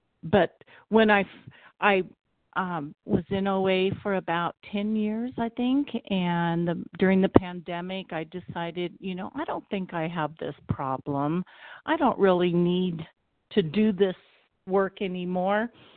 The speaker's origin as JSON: {"language": "English", "region": "Oregon", "country": "United States", "said": "from Oregon"}